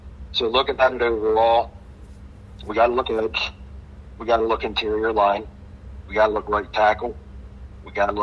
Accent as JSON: {"language": "English", "town": "Philadelphia", "region": "Pennsylvania", "country": "United States", "said": "You're from Philly, I'm from Philly. We know what single digit means."}